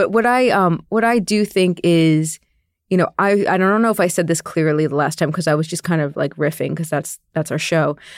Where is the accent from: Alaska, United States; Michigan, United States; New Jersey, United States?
New Jersey, United States; I'm from New Jersey. I can say these things.